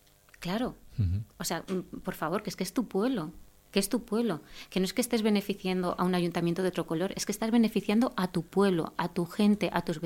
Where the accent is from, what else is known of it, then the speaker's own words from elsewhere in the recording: Belmonte, Spain; porque yo ante todo me siento belmonteña, ya a mí me duele mi pueblo.